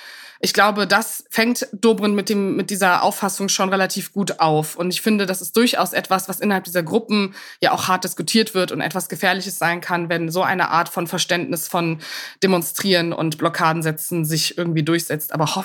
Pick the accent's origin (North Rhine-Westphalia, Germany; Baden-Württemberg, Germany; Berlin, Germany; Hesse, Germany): Berlin, Germany; auch als Berliner E-Scooter und Radfahrerin auf dem Radweg